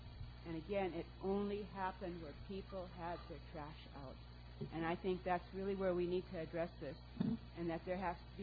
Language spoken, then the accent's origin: English; Minnesota, United States; now in Colorado Springs, United States; I'm from Colorado Springs. I just wanted to say that, you know, I know that with my experience with bears that, I mean, I grew up in Minnesota.